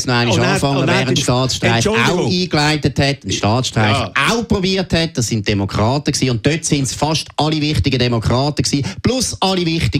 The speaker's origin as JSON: {"language": "German", "country": "Switzerland", "said": "Ich bin Schweizer"}